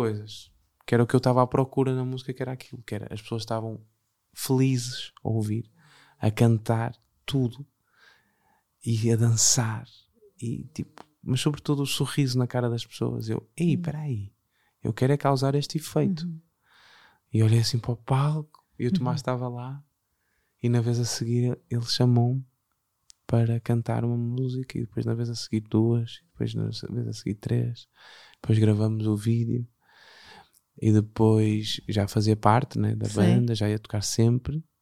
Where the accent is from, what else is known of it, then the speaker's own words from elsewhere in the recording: Porto, Portugal; born there; Eu nasci cá. Nasceste cá. Nasci no Porto.